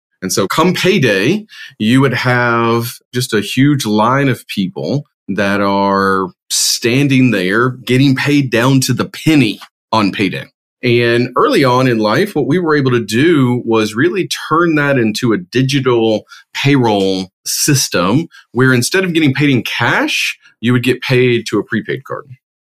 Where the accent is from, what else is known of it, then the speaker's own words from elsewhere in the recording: Alabama, United States; also born or lived in Texas / Tampa; now in Atlanta, United States; So I was born in Texas, grew up in Alabama. Met my wife at the University of Auburn, where I completed my undergrad. From there, we have lived both in Alabama, Tampa for many years, and have been here in Atlanta for the last 8 years.